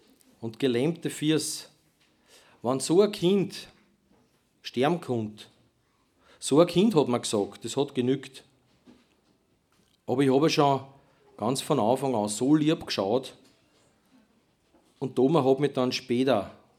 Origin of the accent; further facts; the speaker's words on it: Langenlois, Lower Austria, Austria; ich komme aus Niederösterreich, Kamptal, Langenlois, ländliche Gegend und das hat halt Bezug zu meinem Leben